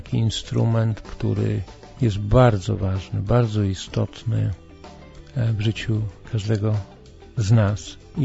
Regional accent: Katowice, Silesian Voivodeship, Poland; moved away as an adult; now in Ghana; właśnie w Katowicach, skąd pochodzę

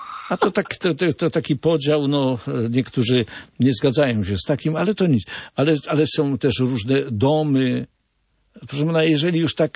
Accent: Olkusz, Lesser Poland, Poland; ja jestem z Olkusza

